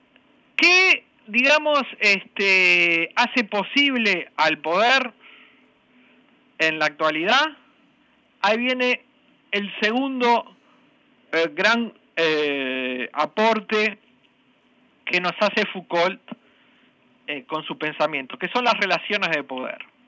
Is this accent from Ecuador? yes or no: no; Uruguay; y a mí como uruguayo